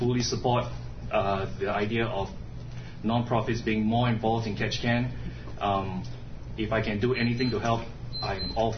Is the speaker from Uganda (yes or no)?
no; Singapore; when I was growing up in Singapore, I grew up in a single parent family